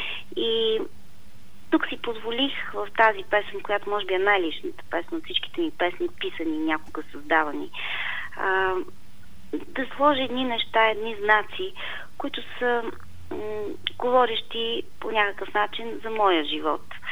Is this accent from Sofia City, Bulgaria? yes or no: no; Plovdiv, Plovdiv Province, Bulgaria; Аз си го дишам този аромат, както съм се родила, защото живея в Пловдив и съм избрала да живея в Пловдив.